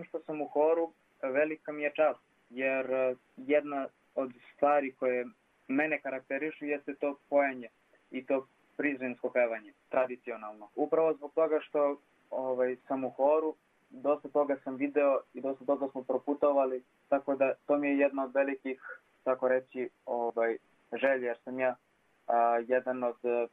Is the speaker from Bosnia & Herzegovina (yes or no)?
no; Lapje Selo, Kosovo; Ja sam 4. godina Prizrenske bogoslovije i dolazim iz Lapih sela, okolina Gračanice.